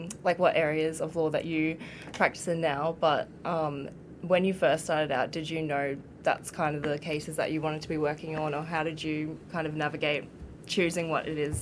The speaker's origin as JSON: {"language": "English", "town": "Rockhampton", "region": "Queensland", "country": "Australia", "tie": "born or raised there", "lives_now": "Brisbane, Australia", "said": "I'm a Bardu Island woman, but I grew up in Rockhampton and then moved to Brisbane to study a Bachelor of Laws and a Bachelor of Government and International Relations"}